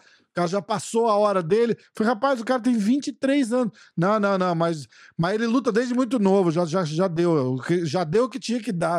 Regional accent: São Paulo, Brazil; eu sou de São Paulo. Eu fico entre São Paulo e Guarujá, onde meu pai mora

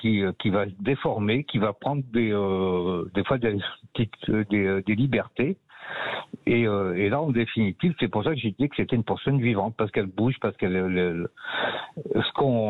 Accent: Limoges, Nouvelle-Aquitaine, France; je suis revenu sur Limoges, je suis originaire de Limoges.

